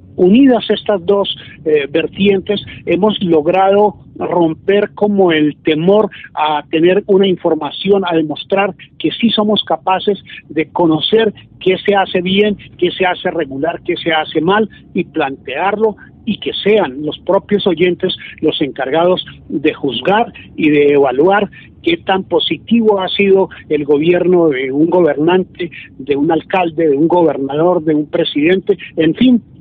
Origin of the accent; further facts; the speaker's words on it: Cundinamarca, Colombia; nosotros como colombianos, como cundinamarqueses, tenemos el derecho a estar debidamente informados